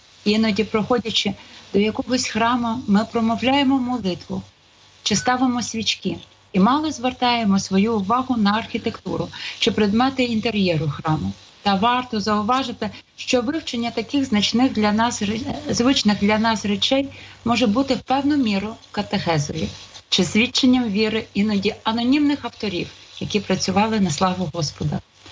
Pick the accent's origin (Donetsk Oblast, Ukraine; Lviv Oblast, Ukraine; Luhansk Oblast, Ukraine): Lviv Oblast, Ukraine; Lviv; як у нас у Львові кажуть, хлопський розум